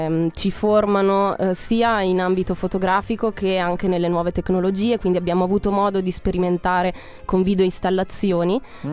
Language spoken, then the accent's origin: Italian; Marche, Italy; moved away as an adult; now in Milan, Italy; Io sono marchigiana.